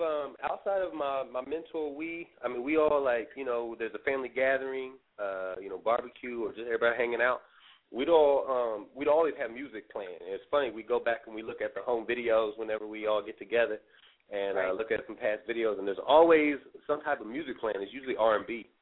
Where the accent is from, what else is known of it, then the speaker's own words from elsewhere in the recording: Richmond, Indiana, United States; I'm from Richmond, Indiana, I did a show at Richmond High School at their Civic Theater Center